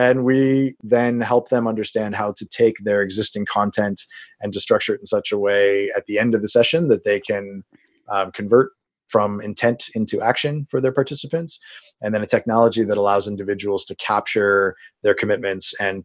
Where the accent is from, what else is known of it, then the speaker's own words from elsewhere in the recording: West Coast, Canada; now in Toronto, Canada; coaches and consultants in Toronto, where I'm from professionally, I'm originally from the West Coast.